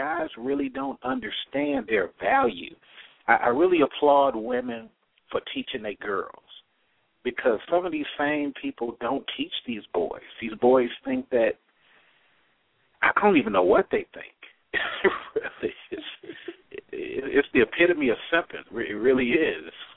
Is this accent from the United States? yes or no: yes; Oakland, California, United States; And, you know, I used to tell the story growing up in Oakland.